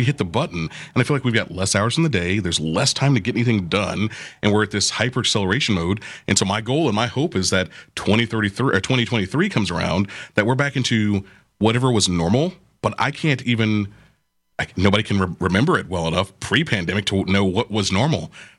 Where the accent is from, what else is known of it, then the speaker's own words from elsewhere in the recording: Florida, United States; You know, I'm from Florida.